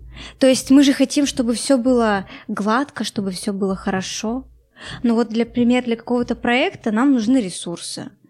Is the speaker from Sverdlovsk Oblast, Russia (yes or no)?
yes; Nizhny Tagil, Sverdlovsk Oblast, Russia; now in Yekaterinburg, Russia; Вообще, родом я из Нижнего Тагила, это небольшой город рядом с Екатеринбургом, и сюда я переехала, чтобы начать учиться.